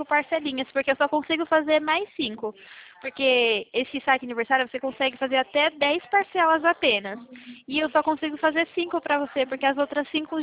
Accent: Valinhos, São Paulo, Brazil; eu sou de Valinhos

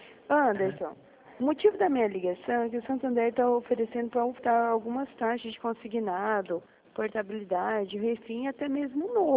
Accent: Dourados, Mato Grosso do Sul, Brazil; Eu sou de Dourados

